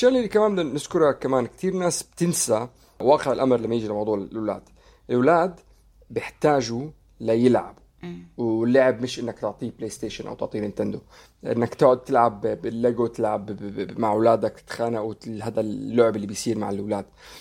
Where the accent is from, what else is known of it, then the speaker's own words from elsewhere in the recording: Syria; على فكره انا سوري